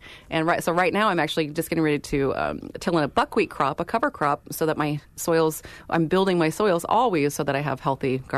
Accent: Washington, United States; When I grew up in Washington State, there was a commune up the road from us

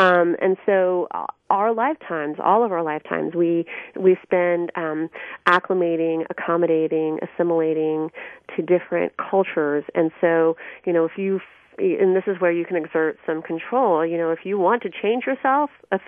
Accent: the South, United States; And I'm very interested in religious culture growing up in the South, where I was raised Methodist, which is a mainline liberal Protestant tradition, but I was surrounded by Baptists

